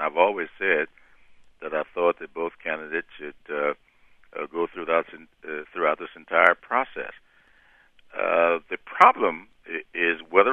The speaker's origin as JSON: {"language": "English", "region": "South Carolina", "country": "United States", "said": "I come from South Carolina, and it doesn't make me nervous at all"}